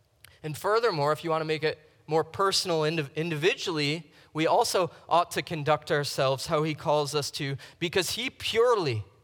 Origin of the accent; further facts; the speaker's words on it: Buffalo, New York, United States; I grew up Catholic in South Buffalo.